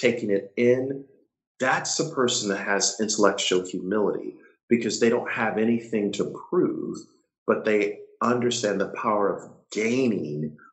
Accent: Buffalo, New York, United States; I said, dude, I'm from Buffalo, New York.

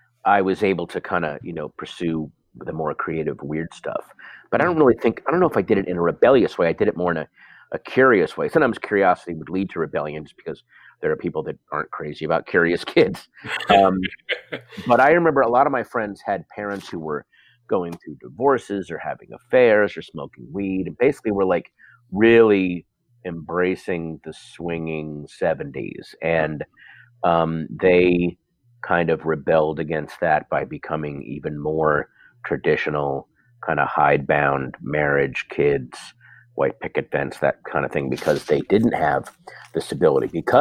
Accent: Norfolk, Virginia, United States; born there; I was born in Norfolk, Virginia, Portsmouth. Actually, and then we moved a little bit in my youth, but then I remember this very clearly when we moved to Virginia when I was like 5 or 6.

